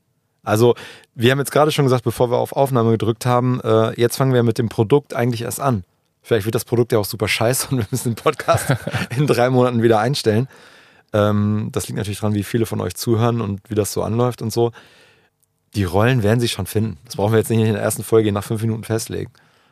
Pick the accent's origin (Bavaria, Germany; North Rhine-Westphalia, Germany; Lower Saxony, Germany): North Rhine-Westphalia, Germany; Münster; born there; ich komme halt aus Münster gebürtig